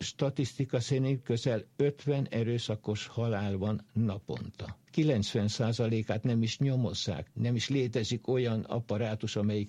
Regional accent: Hungary; now in Venezuela; 56-os magyar vagyok. Venezuelában mi voltunk a második nagyobb hullám.

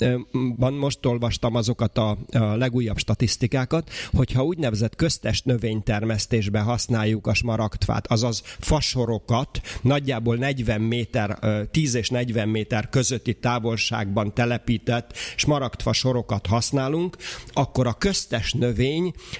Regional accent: Komárom-Esztergom, Hungary; én Ács mellől származom

